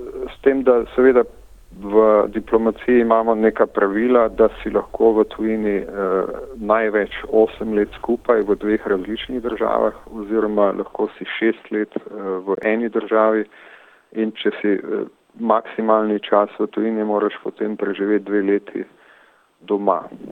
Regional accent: Savinja, Slovenia; iz mojih domačih krajev iz Savinjske doline

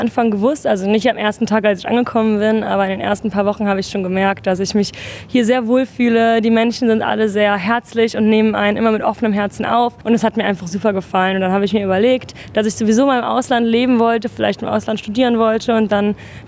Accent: Bonn, North Rhine-Westphalia, Germany; now in Melbourne, Australia; ich komme aus Bonn in Deutschland und ich studiere mein erstes Semester an der Victoria Universität dieses Jahr.

